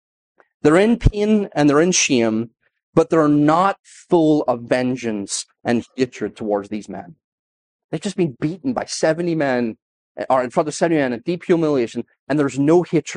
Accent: Northern Ireland, United Kingdom; I'm from Northern Ireland.

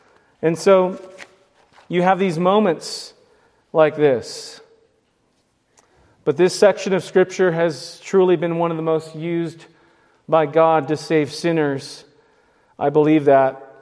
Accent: California, United States; But I remember growing up in California, and distinctly, we would go get In-N-Out Burger

